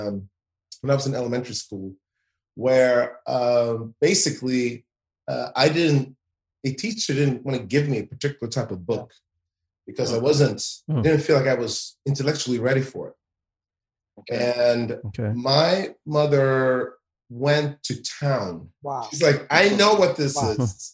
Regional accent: Lerum, Västra Götaland, Sweden; So now, when I grew up in Lerum, that was how it felt like. With the exception of my sister and my mom, there were essentially no other people of color.

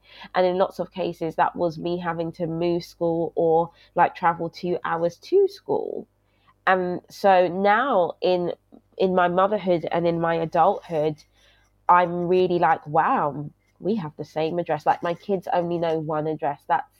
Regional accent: Brixton, London, United Kingdom; I grew up in Brixton, South London

